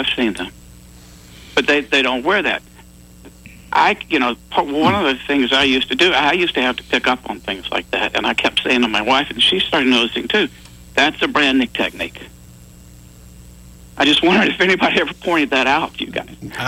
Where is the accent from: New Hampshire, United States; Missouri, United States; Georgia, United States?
Georgia, United States; Augusta; I'm originally from Augusta, Georgia, but I went to school up there and stayed up there.